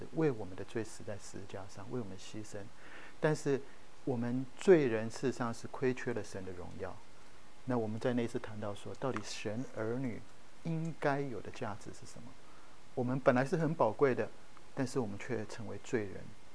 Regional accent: Taiwan; 其实我从台湾来

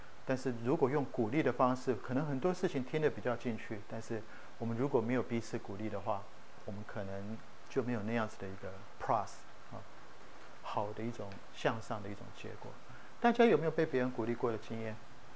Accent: Taiwan; 我们小时候在台湾他们学钢琴是老师就拿一把尺在旁边

